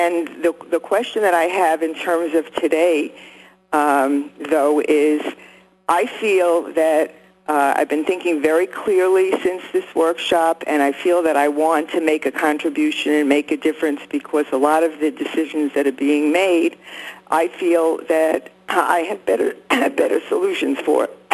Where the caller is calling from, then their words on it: New York, United States; I'm calling from New York.